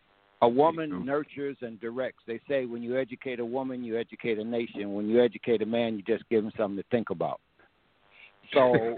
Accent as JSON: {"language": "English", "town": "Chicago", "region": "Illinois", "country": "United States", "tie": "born or raised there", "lives_now": "Georgia, United States", "said": "And this has been a thing because I was raised in Chicago. I retired from FedEx. I'm 69. And this has become a way of life. I worked my last 10 years down here in Georgia, transferred from Chicago."}